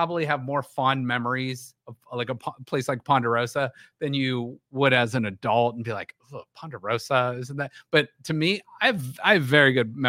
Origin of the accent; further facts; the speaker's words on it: Boardman, Ohio, United States; growing up in Boardman, like right across from where Giant Eagle, actually right next to where Giant Eagle is now in Boardman, Hills.